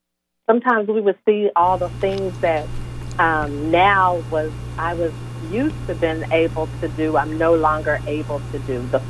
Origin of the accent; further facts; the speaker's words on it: Fort Worth, Texas, United States; I am from Fort Worth, Texas, currently live in Fort Worth, Texas